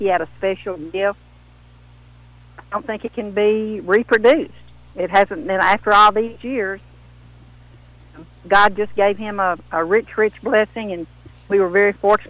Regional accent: Tennessee, United States; I grew up in Northwest Tennessee, and we were very poor. I picked cotton every year.

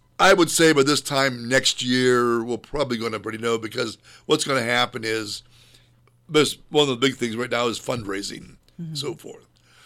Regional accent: Canton, Ohio, United States; I'm originally from the Canton area, so McKinley was from Canton.

